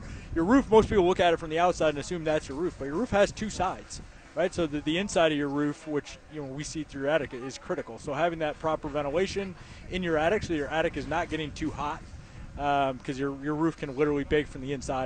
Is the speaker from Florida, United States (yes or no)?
no; Flint, Michigan, United States; I was born and raised in Flint, so I'm a hometown boy before anyone gets any ideas about me being an Ohioan.